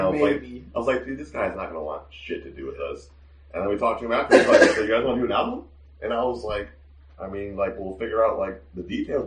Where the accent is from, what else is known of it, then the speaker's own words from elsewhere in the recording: Jacksonville, Florida, United States; The Jacksonville Jaguars. We're all from Jacksonville, so we all feel the pain of watching them lose every fucking week.